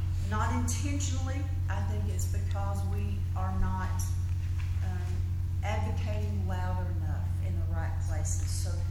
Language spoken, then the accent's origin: English; Garrison, Texas, United States; born there; I was born in Garrison, Texas.